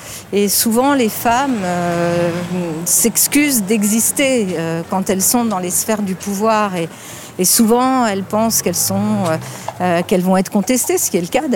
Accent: Lyon, Auvergne-Rhône-Alpes, France; now in Paris, France; Souvent, quand on arrive de province, moi je venais de Lyon

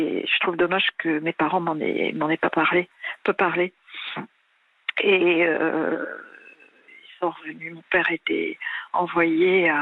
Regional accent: Normandy, France; also born or lived in Brazzaville, Congo; j'ai grandi en Normandie, vous avez dit que j'étais née en Afrique aussi, au Congo, Brazzaville, hein. Enfin, c'était l'ancienne Afrique équatoriale française, mais j'étais trop petite quand je suis revenue en métropole

